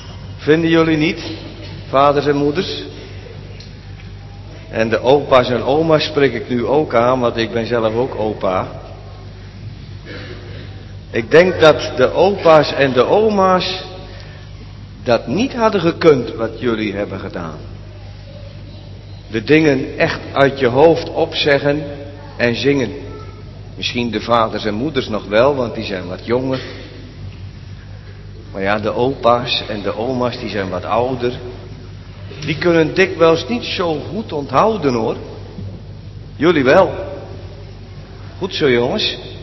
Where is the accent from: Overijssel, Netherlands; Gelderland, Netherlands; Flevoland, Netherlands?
Flevoland, Netherlands; Urk; now in Barendrecht, Netherlands; Ik kom zelf uit Urk en dan gaan alle mensen bijna naar de kerk.